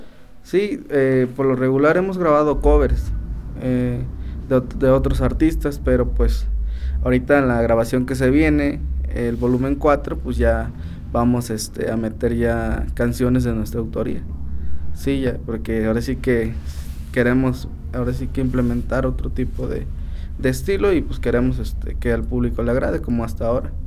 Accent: Cacahuatengo, Hidalgo, Mexico; los demás que integramos, pues somos de ahí de Cacahuatengo.

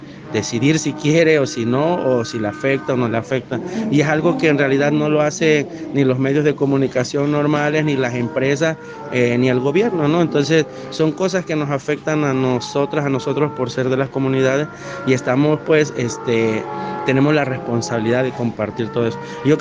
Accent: Veracruz, Mexico; yo soy del sur de Veracruz, también conocido como el Istmo Veracruzano, a veces se conoce solamente el Oaxaqueño

